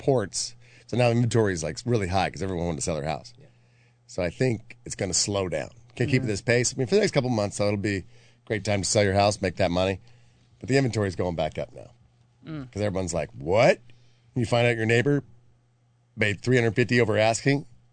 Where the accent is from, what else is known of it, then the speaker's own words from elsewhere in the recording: Indiana, United States; Because I grew up in Indiana.